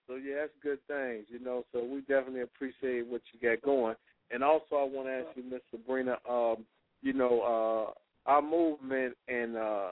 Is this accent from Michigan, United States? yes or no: yes; Detroit, Michigan, United States; I'm from Detroit. We was raised up on Motown, you know.